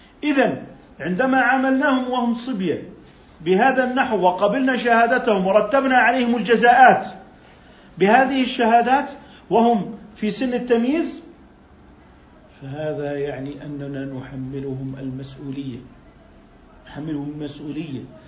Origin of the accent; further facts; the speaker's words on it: Jordan; فالقضاء العشائري اللي عندنا في الأردن قضاء مشرف